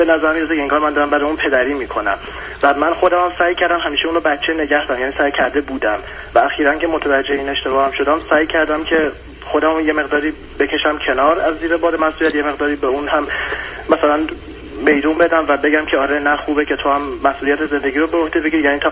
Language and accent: Persian; Iran; moved away as an adult; 4.5 سالی که من خارج از ایران هستم و همسرم هم تقریبا همین حدود 4 سالی که خارج از ایران، یعنی به محض اینکه ازدواج کردیم اومدیم خارج از ایران.